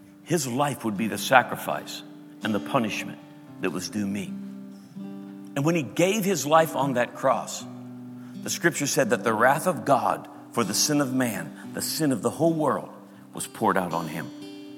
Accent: Pennsylvania, United States; accent: Pittsburgh; I'm from Western Pennsylvania, so I can do this. If you're not from around here, don't do no Pittsburgh accent in that, okay?

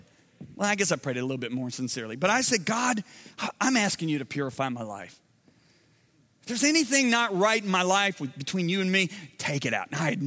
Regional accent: Michigan, United States; now in Dallas, United States; I was raised in Michigan. So I'm not a Dallas Cowboy fan.

